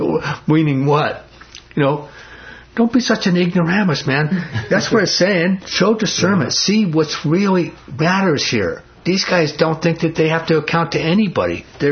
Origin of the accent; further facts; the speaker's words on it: New York City, New York, United States; born there; I don't know anything about sheep, because I was born in New York City, and all I know is that they smell.